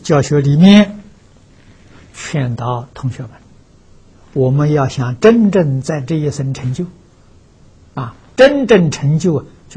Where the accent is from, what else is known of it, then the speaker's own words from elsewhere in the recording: China; 这个就是很好的戒律啊，我们中国人很容易看得懂啊